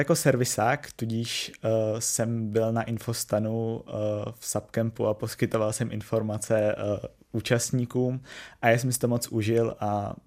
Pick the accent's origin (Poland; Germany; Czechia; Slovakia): Czechia; Borovany, South Bohemian Region; jsem z Borovan, kde máme i klubovnu